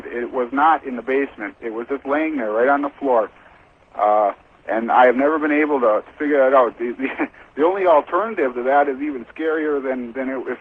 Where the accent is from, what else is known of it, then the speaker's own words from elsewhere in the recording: Green Bay, Wisconsin, United States; now in New Haven, United States; I'm calling you from New Haven, Connecticut. … from out of Green Bay, Wisconsin.